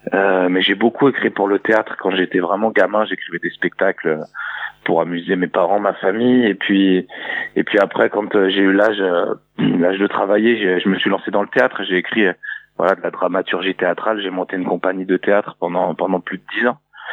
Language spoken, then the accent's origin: French; Mont-Saint-Aignan, Normandy, France; also born or lived in Dijon; moi, j'ai grandi, je suis né à Mont-Saint-Aignan, donc la ville de Le Prest. Et ensuite, mon père est allé vivre à Dijon. Et moi, j'ai vécu à Dijon et j'ai vécu en face du bar de l'univers.